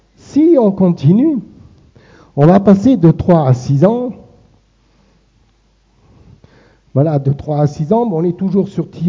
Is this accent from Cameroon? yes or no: no; South, France; Je m'excuse, je suis du Sud. Moi, je suis plus habitué à parler du Sud.